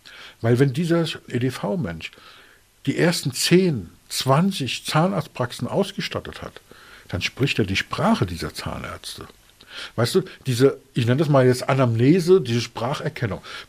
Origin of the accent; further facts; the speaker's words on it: Berlin, Germany; born there; ich bin in Berlin geboren und ich habe auch noch Verwandte in Berlin